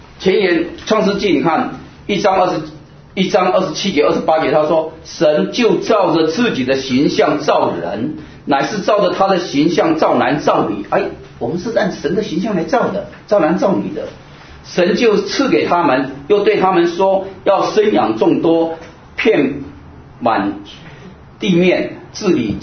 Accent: China; 可是我们中国人常讲的，我们要孝顺父母

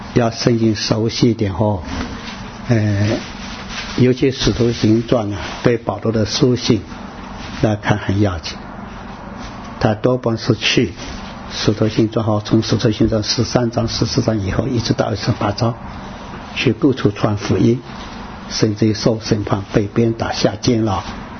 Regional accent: Hunan, China; moved away; 我那时候回到我1988年回到我家乡湖南去

